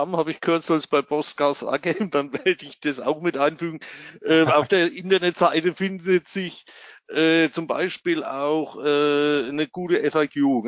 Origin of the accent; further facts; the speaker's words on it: Bavaria, Germany; accent: Franconian; war mein Dialekt jetzt zu fränkisch oder keine Ahnung